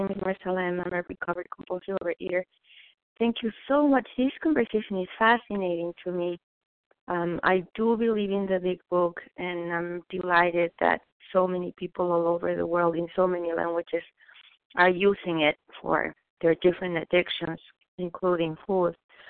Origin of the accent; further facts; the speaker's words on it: Mexico City, Mexico; So I was raised in Mexico City, and that's the way that I was.